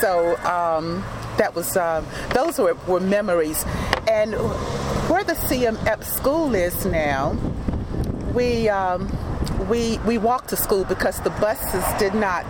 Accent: Greenville, United States; Well, this is where I grew up and attended church. Growing up in Greenville, in the downtown area, it was a real community.

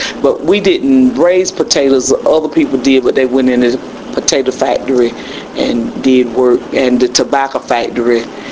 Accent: Hookerton, North Carolina, United States; I was born and raised in Greene County. And the little town was called Hookerton, even though we were in the countryside

